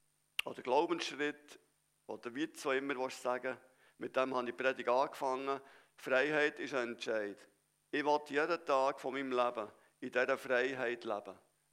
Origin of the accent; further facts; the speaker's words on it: Switzerland; Das mit Zahlen, das verstehen wir doch ein bisschen als Schweizer.